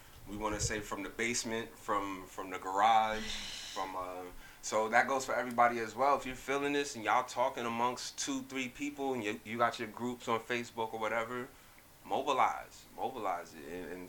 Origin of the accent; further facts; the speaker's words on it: Queens, New York, United States; No, but we're from different worlds. We have different cultures. We're both from Queens.